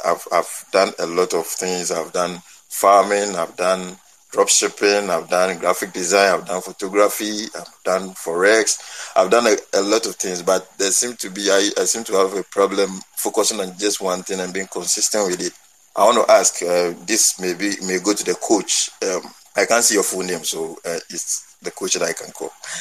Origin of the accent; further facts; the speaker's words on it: Ghana; I'm from Ghana.